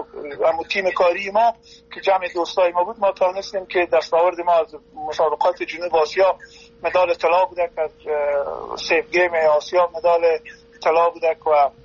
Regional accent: Afghanistan; also born or lived in Turkey; now in Sweden; در سال 2014 مهاجر شدم از افغانستان ترکیه و از ترکیه هم تر آمدم به سویدن.

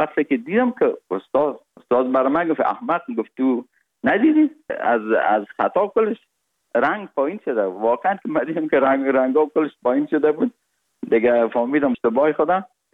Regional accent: Kabul, Afghanistan; born or raised there; also born or lived in Parwan

